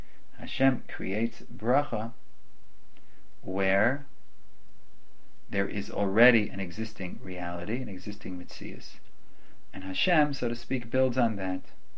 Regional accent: Manhattan, New York, United States; also born or lived in Israel; But because growing up in Manhattan, people weren't planting so many trees. And in Israel, I spent most of my years in the Old City.

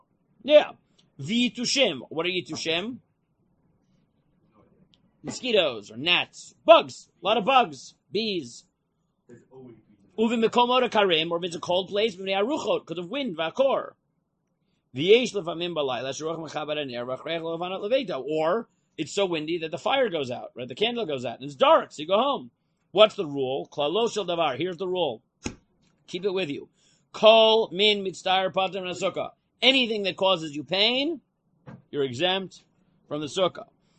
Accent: New York, United States; I grew up in New York, and I ate in the sook in New York

